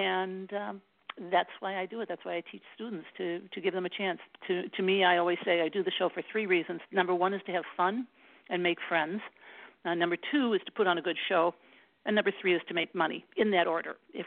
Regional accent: Northern United States, United States; accent: Yankee; Oh, Captain, the children are, and I was like, oh man, my Yankee accent, what am I going to do?

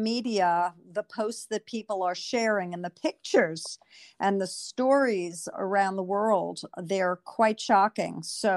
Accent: New York, United States; now in New Jersey, United States; I'm a New Yorker, now in New Jersey, originally a therapist.

